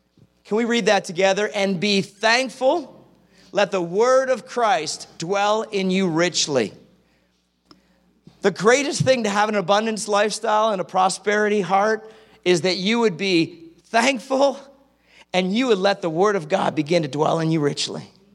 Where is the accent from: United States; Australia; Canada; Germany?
Canada; born there; Every once in a while, I thought, Lord, I was born in Canada.